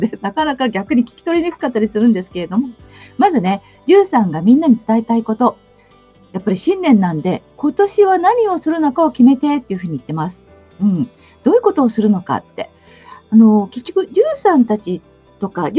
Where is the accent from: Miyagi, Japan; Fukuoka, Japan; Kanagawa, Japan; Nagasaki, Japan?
Kanagawa, Japan; Kamakura; 鎌倉の私の実家に行って